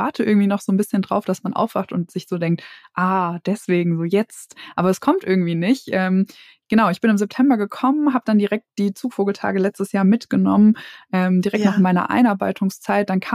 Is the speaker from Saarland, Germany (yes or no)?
no; Hesse, Germany; now in Wangerooge, Germany; Ich komme eigentlich aus Südhessen, also ich bin nicht in der Nähe vom Meer aufgewachsen